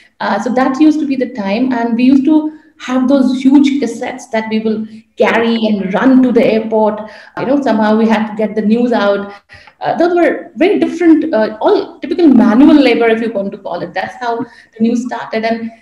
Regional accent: Kolkata, West Bengal, India; I come from Calcutta. I was working

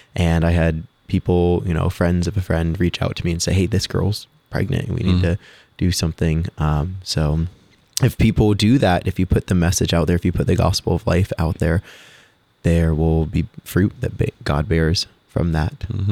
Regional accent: Sunbury, Ohio, United States; I went to Big Walnut High School in Sunbury, Ohio. So I grew up in Sunbury, Ohio. We made all my sacraments at St. John Newman and went to the high school there.

